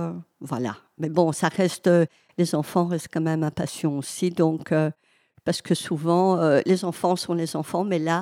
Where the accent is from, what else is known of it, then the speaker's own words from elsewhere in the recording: Wallonia, Belgium; Et puis, moi, je suis du Hainaut.